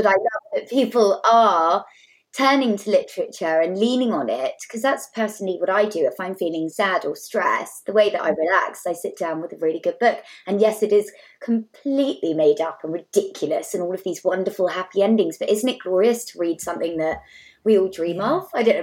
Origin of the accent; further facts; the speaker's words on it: South West England, United Kingdom; 4 young girls who are from Devon, very similar to me. I grew up in South Devon.